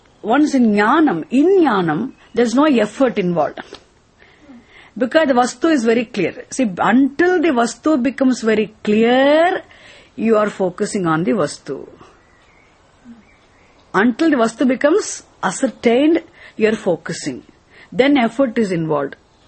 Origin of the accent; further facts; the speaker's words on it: India; Now I'm very Indian, you see.